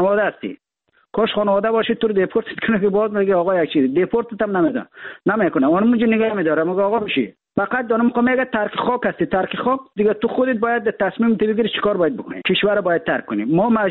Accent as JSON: {"language": "Persian", "country": "Afghanistan", "tie": "born or raised there", "said": "ما در افغانستان در کشور جنگ زده بزرگ شدیم."}